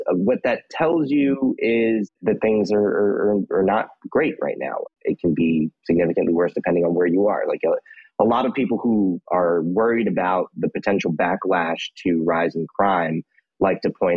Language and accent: English; Brooklyn, New York, United States; now in Queens, United States; I'm born and raised in Brooklyn originally, but I did live on the Upper West Side for a short period of time.